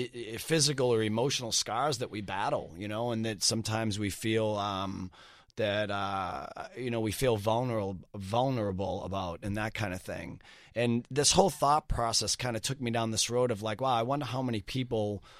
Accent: Boston, Massachusetts, United States; Listen, man, born and raised in Boston my entire life.

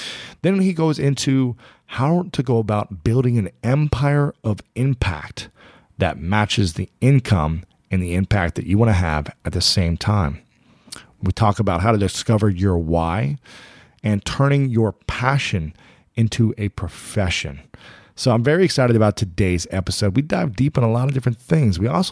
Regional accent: Ohio, United States; also born or lived in New York City, United States; You know, I'm from Ohio, and I moved from New York City to come here for a girl

